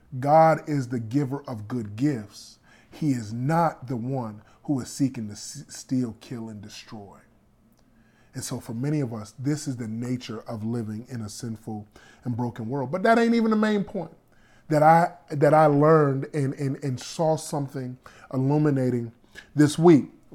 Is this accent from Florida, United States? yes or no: yes; Florida, United States; It was the strangest thing to me to be a Florida boy who is used to, I'm from the Sunshine State, and then to go through a winter in Denmark.